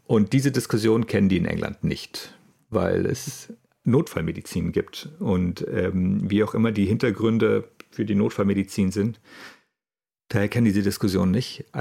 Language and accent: German; Bavaria, Germany; born there; now in Hamburg, Germany; ich wohne in Hamburg. Ich bin eigentlich gebürtiger Allgäuer aus Süddeutschland, also weit weg. Und lebe jetzt aber seit 12 Jahren in Hamburg